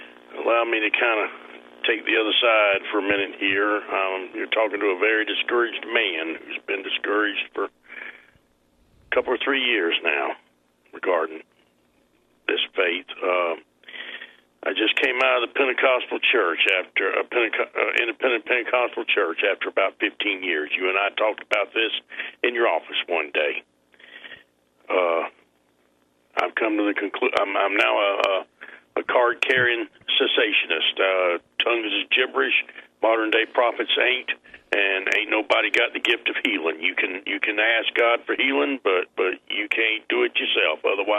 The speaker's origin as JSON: {"language": "English", "town": "Savannah", "region": "Georgia", "country": "United States", "said": "I'm from Savannah. Telling me you can't eat shellfish is like telling a man in the desert you can't have water."}